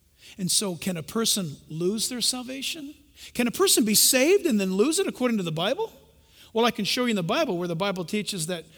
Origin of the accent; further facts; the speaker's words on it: United States; My citizenship, I'm American. U.S.